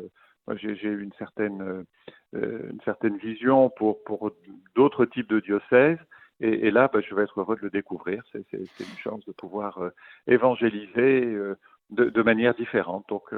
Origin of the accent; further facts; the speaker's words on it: Montpellier, Occitanie, France; Je suis originaire de Montpellier, c'est surtout ça.